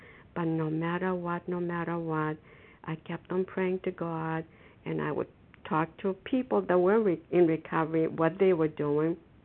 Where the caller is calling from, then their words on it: Foxborough, Massachusetts, United States; I'm calling from Foxborough in Massachusetts